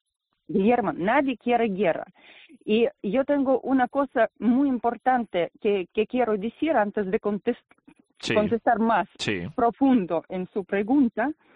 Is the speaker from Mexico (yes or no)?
no; Russia; also born or lived in Soviet Union; Yo quiero decir que yo nací en la URSS